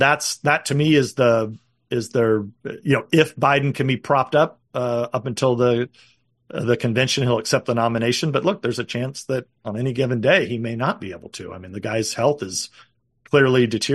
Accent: California, United States; I mean, my home state of California is where they're trying to take everything

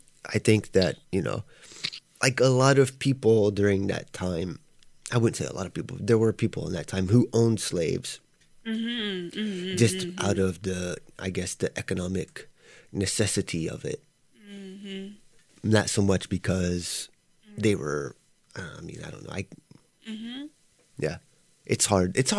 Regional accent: the South, United States; being from the South myself, and growing up in the South, and knowing people that were very much like Epps.

